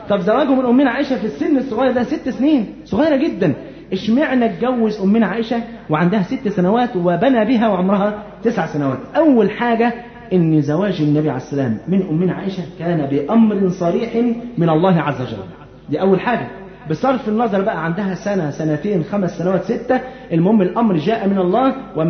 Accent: Egypt; يعني على سبيل المثال احنا عندنا في مصر هنا

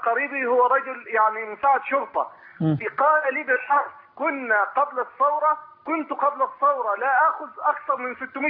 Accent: Minya Governorate, Egypt; قريتنا الصغيرة المتواضعة في إحدى مراكز محافظات المنيا، يعني قرية تابعة لأحد مراكز محافظة المنيا

